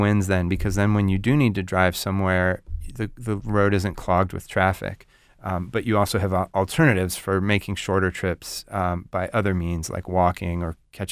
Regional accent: Seattle, Washington, United States; I grew up in the Seattle area, and Seattle has been growing bus ridership.

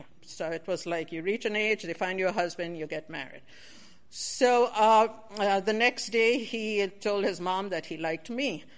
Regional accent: India; I grew up in India, the middle of three daughters

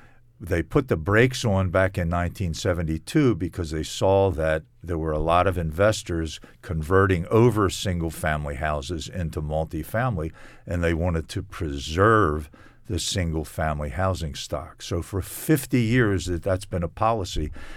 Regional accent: Baltimore, Maryland, United States; and I grew up in Baltimore City. I'm a native Baltimorean. In my neighborhood in Northeast Baltimore, the neighborhood was 95% white.

